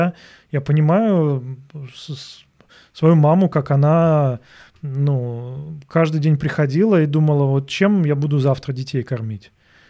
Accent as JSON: {"language": "Russian", "region": "Saint Petersburg", "country": "Russia", "tie": "born or raised there", "said": "просто я из Питера, я как бы там родился и рос."}